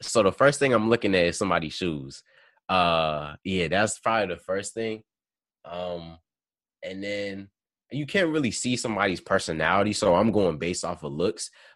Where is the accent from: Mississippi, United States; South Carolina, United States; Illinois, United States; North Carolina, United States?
Illinois, United States; Chicago; I'm from Chicago, so, I mean, that's easy. I was never a Washington Wizards fan because I'm a Bull. I'm from Chicago, so.